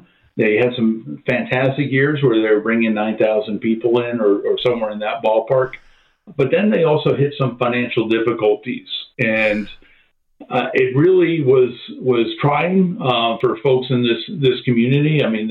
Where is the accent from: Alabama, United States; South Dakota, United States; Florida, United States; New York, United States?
Florida, United States; also born or lived in New Jersey; I was born in New Jersey, only lasted there about 6 years. And thankfully, I don't have a Jersey accent. And my parents moved quickly down to Florida, where I grew up, went to high school, went to college at the University of Florida